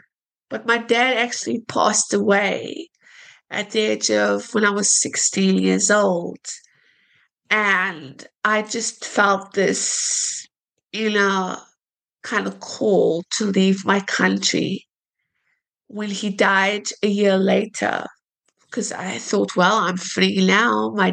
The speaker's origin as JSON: {"language": "English", "country": "South Africa", "said": "I come from South Africa. I'm a South African."}